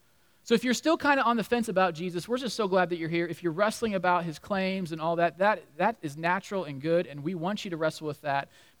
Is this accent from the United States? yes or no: yes; United States; I'm from Amish country.